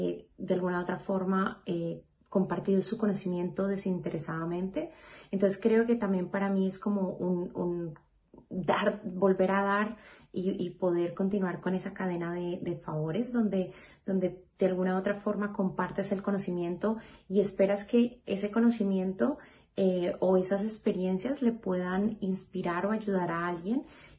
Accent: Antioquia, Colombia; la verdad que primero porque soy paisa

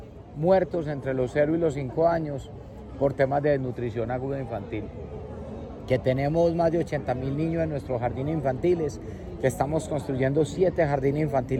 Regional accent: Medellín, Antioquia, Colombia; que todos somos colombianos y que desde Medellín y desde Antioquia estamos apoyando mucho

